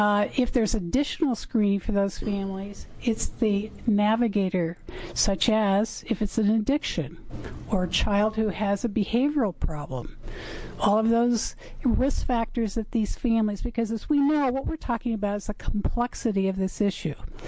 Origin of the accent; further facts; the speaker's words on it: Oregon, United States; And I come from Lane County, Eugene, Springfield.